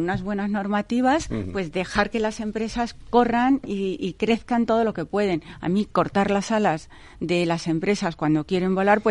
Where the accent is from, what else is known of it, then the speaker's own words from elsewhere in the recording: Spain; yo, como española